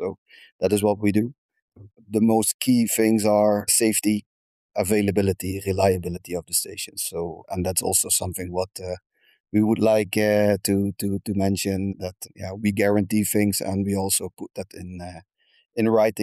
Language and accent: English; Netherlands; as I said, I'm from the Netherlands. We have the SWSWIM subsidy in the Netherlands.